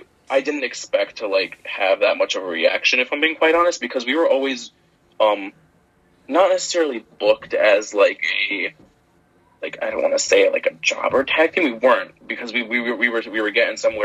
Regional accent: Utica, New York, United States; I do love Utica. It's like it's my hometown, so it is always gonna have a special place in my heart.

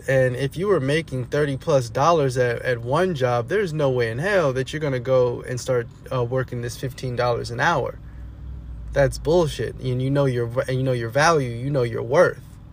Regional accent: Oakland, California, United States; And even in a city, my hometown, Oakland, we're about to lose even more officers

